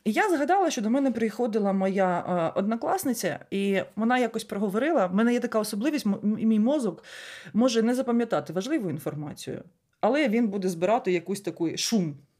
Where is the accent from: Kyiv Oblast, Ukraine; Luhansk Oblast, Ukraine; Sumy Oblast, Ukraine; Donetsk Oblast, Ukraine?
Luhansk Oblast, Ukraine; Lysychansk; мама просто б не потягнула, наприклад, якщо б я з Лисичанська поїхала навчатися в Харків.